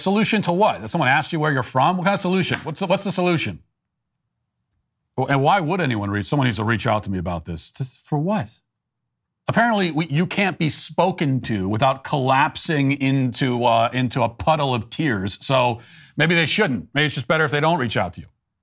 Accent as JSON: {"language": "English", "country": "United Kingdom", "said": "Here, UK. No, but what nationality are you? I am born here. I am British."}